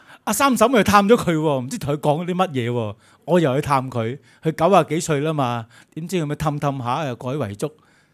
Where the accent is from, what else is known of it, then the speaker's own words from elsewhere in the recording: Hong Kong; 其实我香港人很多都很有钱